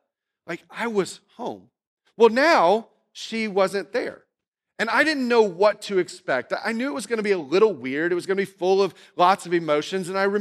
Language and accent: English; Indiana, United States; also born or lived in North Carolina; Or do I tell them that I'm from the mid part of Indiana, where I lived for the first part of my life?